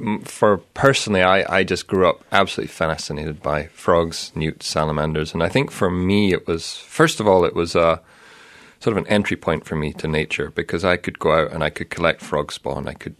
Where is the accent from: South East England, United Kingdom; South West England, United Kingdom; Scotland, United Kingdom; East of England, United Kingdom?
Scotland, United Kingdom; I grew up in Scotland. I did my undergraduate degree in Aberdeen, and I'd never left Europe